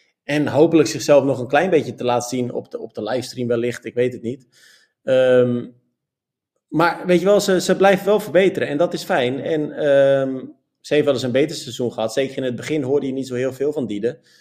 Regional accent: Netherlands; En hoe wij als Nederlanders daar toch een beetje jaloers naar kijken.

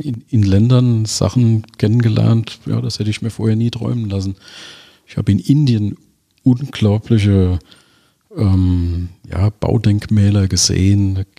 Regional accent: Mainz, Rhineland-Palatinate, Germany; Ich bin waschechter Mainzer, bin in Mainz geboren, bin in Mainz zur Schule gegangen, habe da Abitur gemacht, lebe mein ganzes Leben schon in Mainz-Kastell

